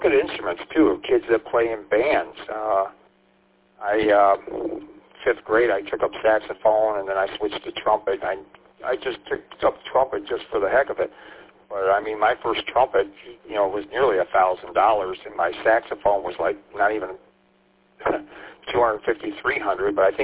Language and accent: English; St. Clair Shores, Michigan, United States; in St. Clair Shores, my hometown, a hockey supply hardware store kind of a thing.